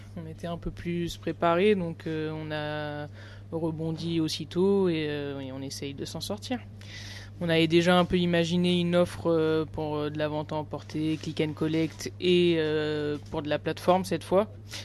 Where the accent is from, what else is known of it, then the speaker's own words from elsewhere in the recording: Nice, Provence-Alpes-Côte d'Azur, France; Moi, je suis niçoise, j'ai vécu 17 ans là-bas, donc c'était important pour moi de prendre un nom niçois pour mon premier restaurant. C'est une ville qui inspire beaucoup ma cuisine, c'est ma ville natale que j'adore